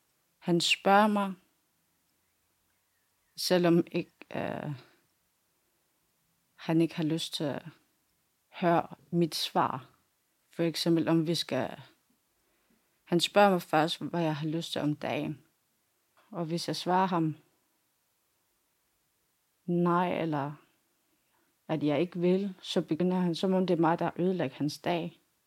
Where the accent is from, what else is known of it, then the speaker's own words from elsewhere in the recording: Greenland; Jeg er fra Grønland. Jeg er 25.